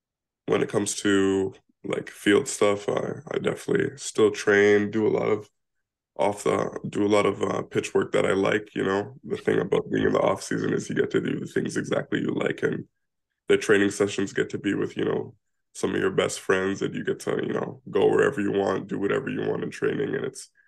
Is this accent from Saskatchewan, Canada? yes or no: no; Brampton, Ontario, Canada; We're both from Brampton and live very close together.